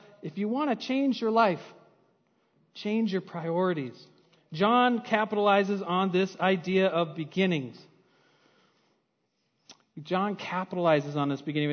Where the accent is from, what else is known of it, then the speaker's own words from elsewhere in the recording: Minnesota, United States; As Minnesotans, we're proud of our origins, right? We're proud of where we're from. I'm from Minnesota. I was born here.